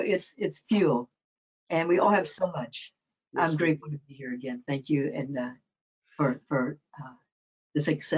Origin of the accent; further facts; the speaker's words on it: the Ozarks, United States; I come from the Ozarks.